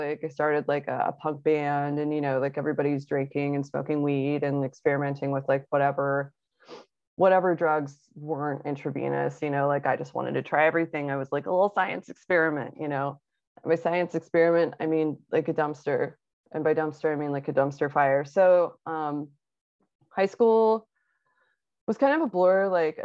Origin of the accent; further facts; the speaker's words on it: Akron, Ohio, United States; born there; But yeah, so I was born in Akron, Ohio, the hometown of AA.